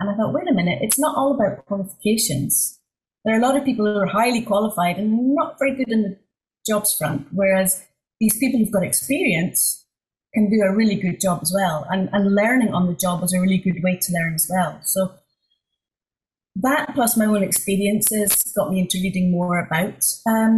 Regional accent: Scotland, United Kingdom; now in Netherlands; I am Scottish, and I've been living now in the Netherlands for 17 years, which is really hard to believe because we came here for two, and I'm still here.

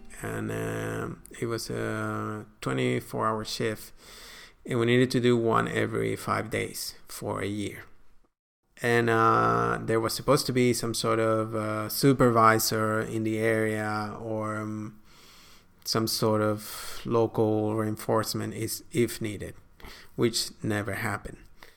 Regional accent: Venezuela; English is a second language; I'm from Venezuela. Beautiful place. It's pristine. It has a bit of everything. The sea, deserts, mountains, the plains, which is actually where my family's from. So I'm also a bit of a Latin cowboy

